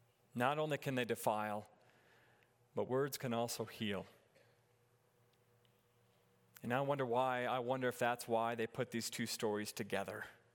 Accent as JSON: {"language": "English", "region": "North Dakota", "country": "United States", "tie": "born or raised there", "said": "And I grew up in a town of 300 people in northwest North Dakota. I grew up in Ruralville."}